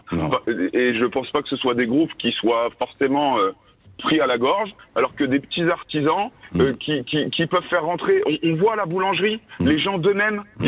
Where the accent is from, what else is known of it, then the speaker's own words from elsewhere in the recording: Toulouse, Occitanie, France; Moi, je suis de Toulouse